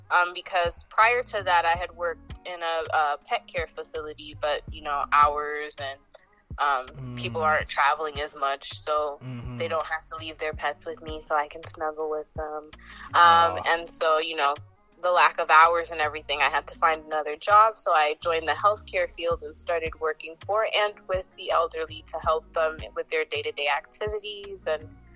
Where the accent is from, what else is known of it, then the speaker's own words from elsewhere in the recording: Connecticut, United States; as you introduced me, and I'm from Connecticut.